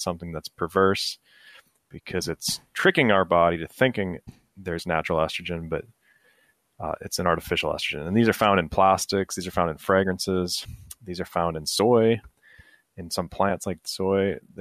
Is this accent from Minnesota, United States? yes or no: yes; Minnesota, United States; Like if you have a goalie playing hockey, because I'm from Minnesota